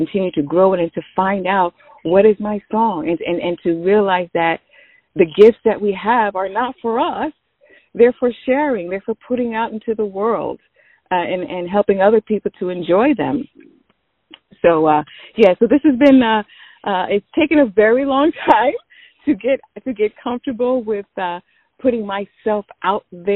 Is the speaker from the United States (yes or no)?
yes; New York, United States; I was born and raised in New York.